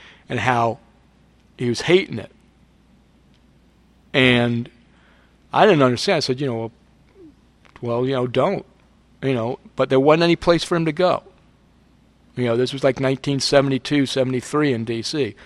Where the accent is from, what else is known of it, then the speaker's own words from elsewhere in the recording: Washington, District of Columbia, United States; I grew up in Washington, D.C., and started using around 1968